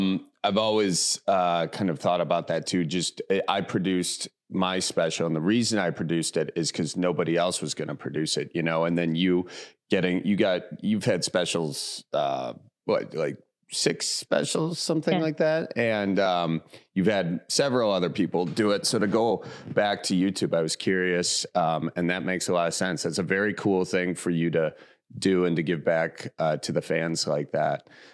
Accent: Midwest, United States; Cause I grew up in the Midwest. It was always, I appreciate it. Then I lived in South Carolina for a little bit.

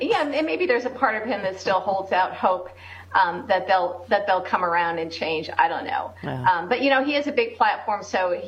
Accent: Peoria, Illinois, United States; I'm from Peoria.

